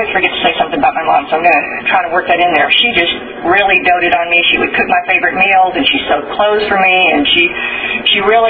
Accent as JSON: {"language": "English", "town": "Plano", "region": "Texas", "country": "United States", "tie": "born or raised there", "said": "I grew up in Plano, Texas, which is a suburb of Dallas, and it was a very small community when I lived in Plano."}